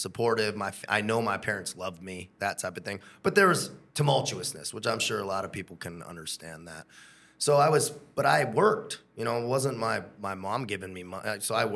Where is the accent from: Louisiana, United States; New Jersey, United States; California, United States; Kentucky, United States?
California, United States; San Diego; Yeah, I grew up in San Diego, and we were coming down here in high school, man, even before 9/11